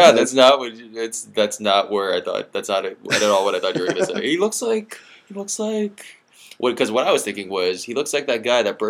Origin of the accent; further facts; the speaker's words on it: United Kingdom; I'm British and snobby.